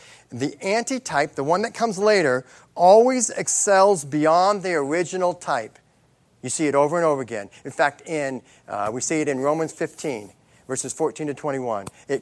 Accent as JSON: {"language": "English", "country": "United States", "said": "I'm an American."}